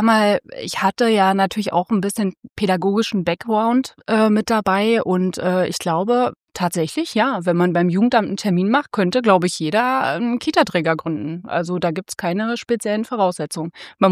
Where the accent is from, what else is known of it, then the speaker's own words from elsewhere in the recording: Berlin, Germany; ich bin tatsächlich auch in Kaulsdorf groß geworden.